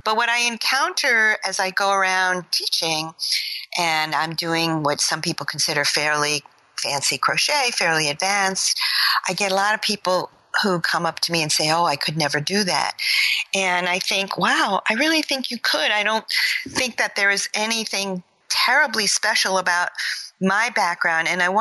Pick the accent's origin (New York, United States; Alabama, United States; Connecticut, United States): New York, United States; Being a New Yorker, since you brought it up, being a New Yorker, you know, you want to have a certain fashion sense